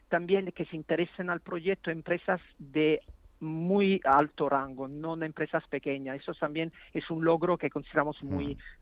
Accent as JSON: {"language": "Spanish", "country": "Italy", "second_language": "Spanish", "lives_now": "Spain", "said": "Yo soy italiano, medio español, casado con una española, con hijos españoles, así que el inglés lo justo."}